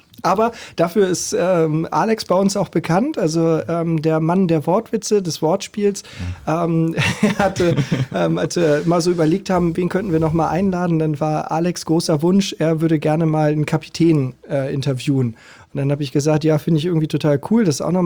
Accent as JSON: {"language": "German", "region": "Hamburg", "country": "Germany", "said": "muss ich als Hamburger ja sagen"}